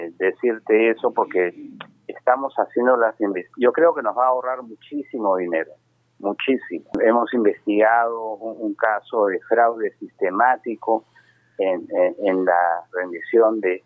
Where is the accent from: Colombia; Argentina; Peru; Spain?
Peru; Es un convencimiento profundo como peruano de que esto no puede haber progreso